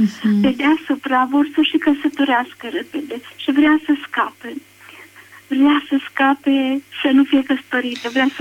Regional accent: Cluj-Napoca, Cluj County, Romania; Sunt de la Cluj

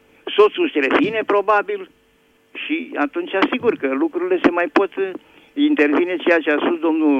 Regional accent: Bucharest, Romania; sunt din București.

